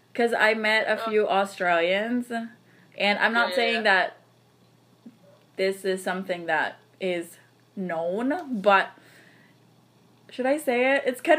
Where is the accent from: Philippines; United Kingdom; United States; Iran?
Philippines; Central Luzon; because he's from Santa Maria, and I'm from Bulacan.